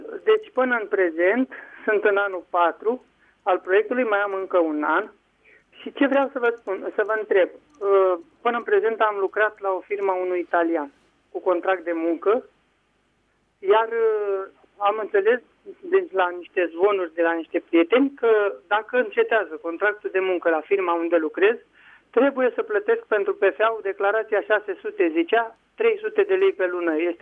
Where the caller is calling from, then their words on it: Dolj, Romania; sunt din Dolj